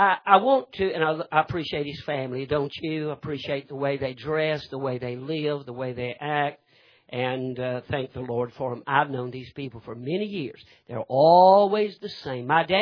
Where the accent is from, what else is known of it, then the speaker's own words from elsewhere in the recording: North Carolina, United States; now in Iowa, United States; And I'm from North Carolina. I've spent 39 winters in Iowa, but I'm a southern redneck.